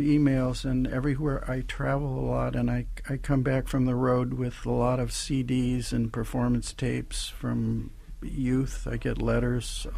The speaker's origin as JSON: {"language": "English", "region": "Midwest", "country": "United States", "tie": "born or raised there", "said": "You know, I grew up in the Midwest, and I was taught by my parents to really give it all, give it everything you had."}